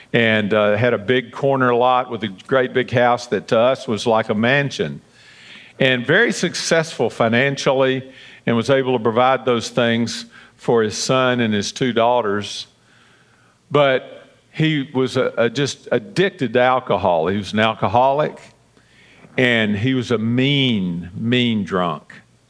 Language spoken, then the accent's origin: English; Memphis, Tennessee, United States; we ran around together all those years growing up in Whitehaven and on Shirley Drive.